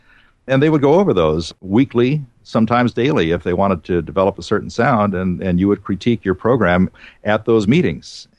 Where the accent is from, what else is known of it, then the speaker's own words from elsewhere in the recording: Cleveland, Ohio, United States; there was a DJ who I greatly admired growing up in Cleveland.